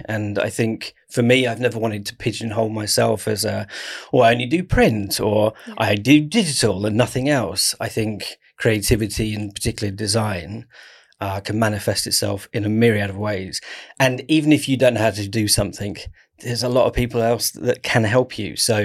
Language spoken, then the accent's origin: English; South East England, United Kingdom; I grew up in Kent.